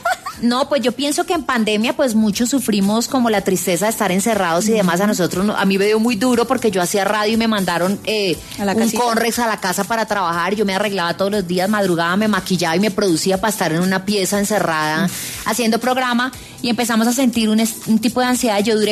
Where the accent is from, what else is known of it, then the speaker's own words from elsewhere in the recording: Villavicencio, Meta, Colombia; also born or lived in Bogotá; yo soy nacida en Bogotá, criada en Villavicencio, Meta, uh-huh. Allá están mis papás viviendo